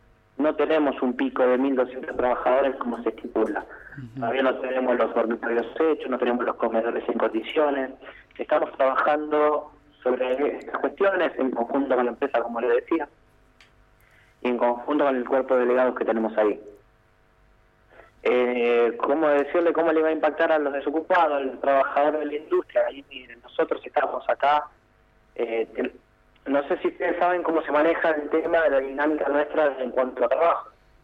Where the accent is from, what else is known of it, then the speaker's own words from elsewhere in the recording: Buenos Aires, Argentina; soy de Buenos Aires. Vengo acá a hacer un proceso de ordenamiento.